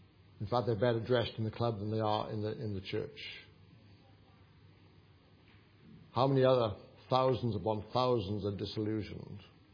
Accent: Wales, United Kingdom; My hometown in Wales is probably 33, maybe 40 odd thousand now.

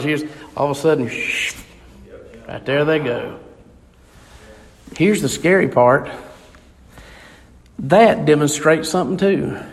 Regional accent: Gaffney, South Carolina, United States; born or raised there

